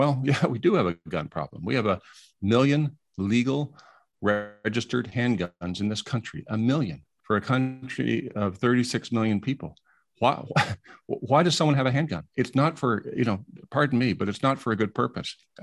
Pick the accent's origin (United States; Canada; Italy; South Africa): Canada; I'm ashamed as a Canadian, but I'm also ashamed as president of Seneca.